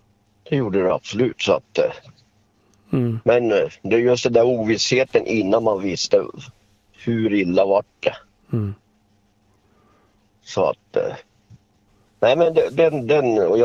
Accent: Västerbotten County, Sweden; Jag kommer från Västerbotten.

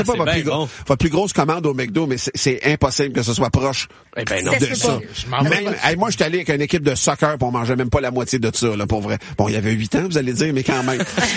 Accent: Quebec, Canada; Il donne la main, je viens du Québec.

